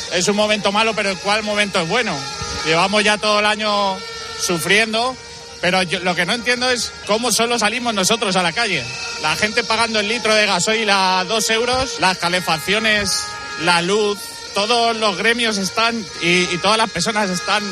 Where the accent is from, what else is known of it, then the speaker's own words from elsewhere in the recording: Villarrobledo, Castilla-La Mancha, Spain; Pues yo soy autónomo y soy de Villarrobledo, de Albacete.